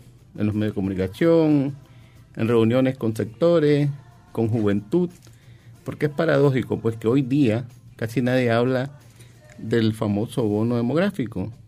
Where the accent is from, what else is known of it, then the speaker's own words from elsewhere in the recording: León, Nicaragua; now in Matagalpa, Nicaragua; Yo estoy de León.